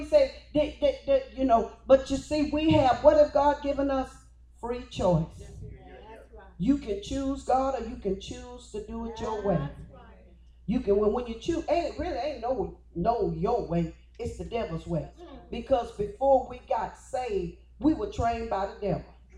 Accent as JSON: {"language": "English", "region": "Louisiana", "country": "United States", "said": "because you know I was one from Louisiana."}